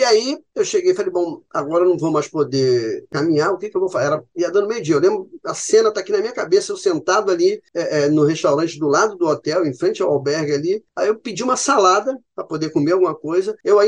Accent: Rio de Janeiro, Brazil; eu sou do Rio de Janeiro, acostumado a esse trânsito logo aqui

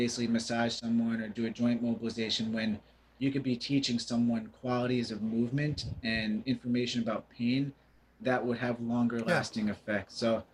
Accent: New Jersey, United States; I'm from New Jersey, like the whole Shore Conference, if you will.

